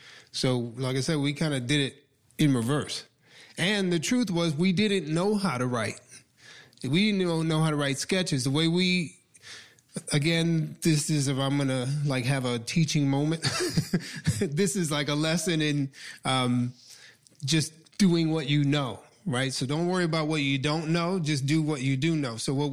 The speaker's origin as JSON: {"language": "English", "town": "New York City", "region": "New York", "country": "United States", "tie": "born or raised there", "said": "So I grew up in New York, in New York City, Manhattan, and I had finished high school, and I wanted to be a comedian, but I had no idea how."}